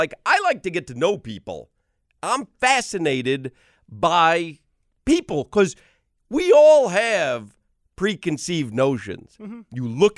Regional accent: Highland Park, Illinois, United States; Highland Park.

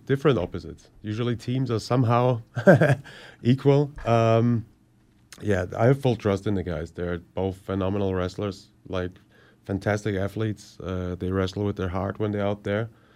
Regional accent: Vienna, Austria; I mean, I'm from Vienna. Vienna is a wine city.

